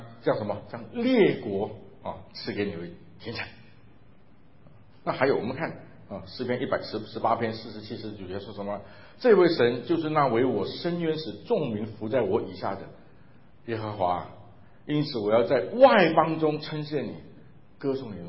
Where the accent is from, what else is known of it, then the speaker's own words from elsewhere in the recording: China; 我们中国人有句话说，家丑不外扬嘛。